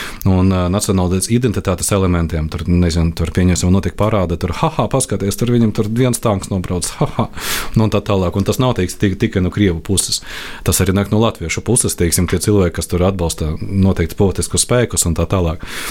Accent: Iecava, Bauska Municipality, Latvia; es nāku no Iecavas, kur Krievu iedzīvotāju skaits bija salīdzinoši liels, teiksim, priekš Latvijas tādas provinces

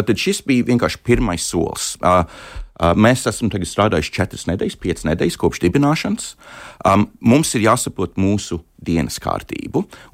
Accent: United Kingdom; Latvian is a second language; now in Latvia; Lielbritānijā, manā dzimtenē

